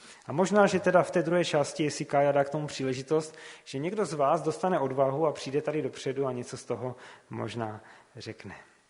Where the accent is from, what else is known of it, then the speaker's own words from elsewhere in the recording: Havířov, Moravian-Silesian Region, Czechia; To své dětství jsem prožíval v Havířově, takže byl jsem takové typické městské dítě